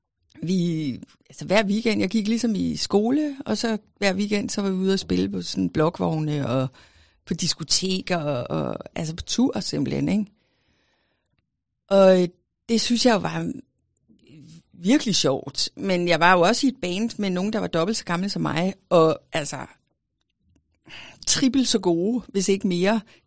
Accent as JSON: {"language": "Danish", "region": "Region of Southern Denmark", "country": "Denmark", "said": "jeg kommer fra Fyn."}